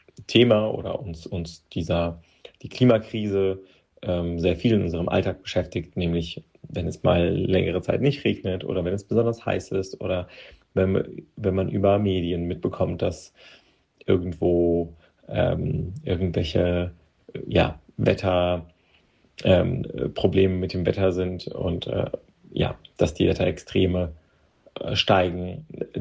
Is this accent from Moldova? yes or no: yes; Moldova; now in Germany; Ich komme aus Republik Moldau oder auch Moldova oder Moldawien genannt. Und nach Deutschland hat mich und meine Eltern damals die Suche nach einem besseren, einfacheren Leben geführt.